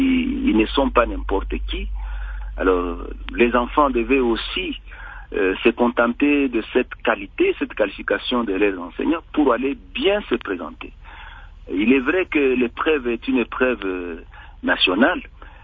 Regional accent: Bukavu, South Kivu, DR Congo; Je n'ai pas vu une école dans la ville comme chez nous à Bukavu ici qui s'est laissée...

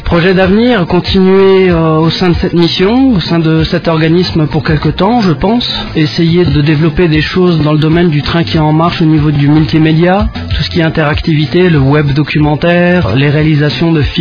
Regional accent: France; also born or lived in Peru / Germany; Je suis d'origine irlandaise, espagnole. J'ai grandi en France, vécu un peu au Pérou, en Amérique du Sud, ainsi qu'en Allemagne.

